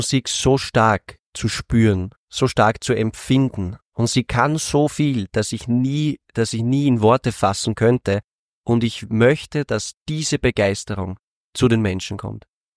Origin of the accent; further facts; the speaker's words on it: Austria; für mich als Österreicher, der die Wiener Musik, also … unglaublich liebt und unglaublich wertschätzt